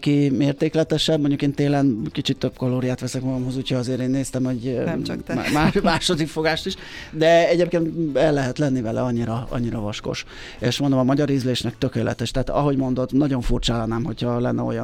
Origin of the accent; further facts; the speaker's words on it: Hungary; levette, hogy mi magyarok vagyunk